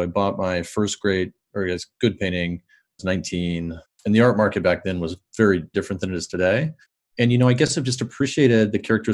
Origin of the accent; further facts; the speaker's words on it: Kansas City, United States; I grew up in Kansas City, so the closest mountain to us was actually Vail.